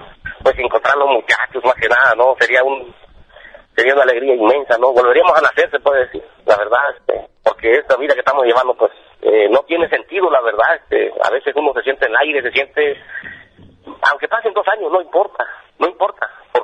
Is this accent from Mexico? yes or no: yes; Mexico; nos corresponde a todos como mexicanos